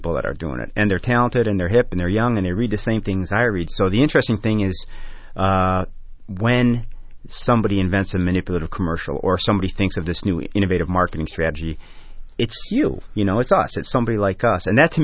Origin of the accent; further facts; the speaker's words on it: Chicago, Illinois, United States; I grew up in Chicago, so I don't know anything about nature.